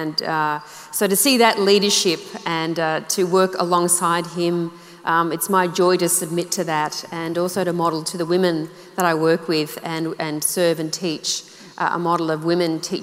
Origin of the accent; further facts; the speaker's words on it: Sydney, New South Wales, Australia; growing up in Sydney, I grew up in a non-Christian home, but I grew up in a generation where it was a good thing to go to church.